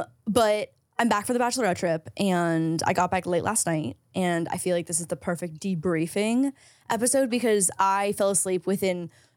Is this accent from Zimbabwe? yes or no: no; St. Catharines, Ontario, Canada; when I land in Toronto to go home, I have an hour and a half drive to get to my hometown in St. Catharines.